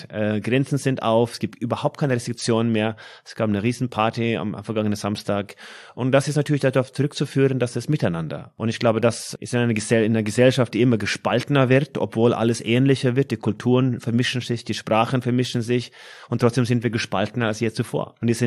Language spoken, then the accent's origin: German; Norway; Und es ist in Skandinavien, also Norwegen, meine Heimat insbesondere, gab es die Frage nicht.